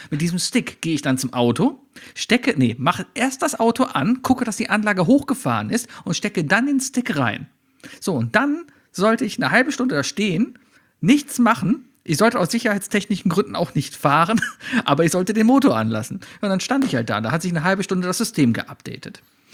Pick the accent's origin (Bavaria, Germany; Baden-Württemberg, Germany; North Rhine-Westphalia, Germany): North Rhine-Westphalia, Germany; Cologne; Als Kölner